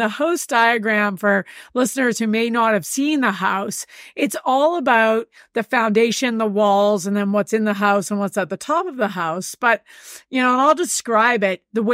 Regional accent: Whistler, British Columbia, Canada; I was born and raised in Whistler, British Columbia.

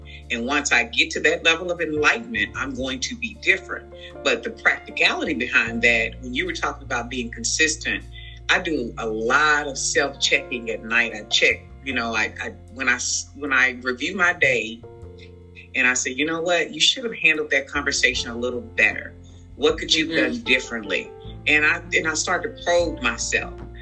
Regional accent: Marietta, Arkansas, United States; I call that other person inside of me … because that's who I grew up in Marietta, Arkansas.

